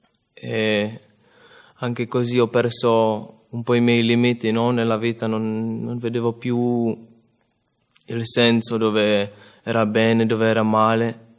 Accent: Czechia; Italian is a second language; vengo dalla Repubblica Ceca.

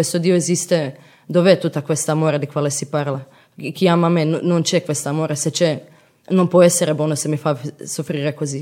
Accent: Croatia; Italian is a second language; now in Italy; sono di Croazia.

